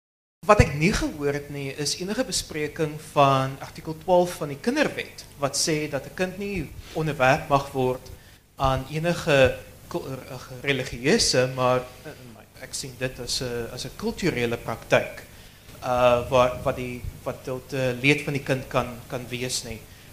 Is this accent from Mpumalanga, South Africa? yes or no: no; Pretoria, Gauteng, South Africa; ek is een toerist uit Pretoria.